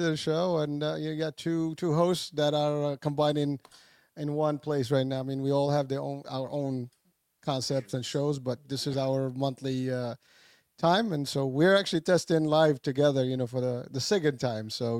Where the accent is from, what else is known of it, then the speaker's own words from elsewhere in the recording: New Jersey, United States; We're Jersey, so.